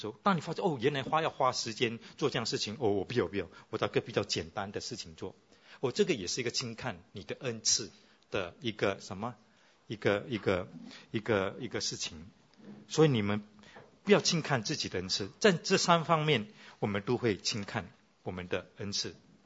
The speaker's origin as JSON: {"language": "Chinese", "country": "Singapore", "said": "我是新加坡人，我也承认。"}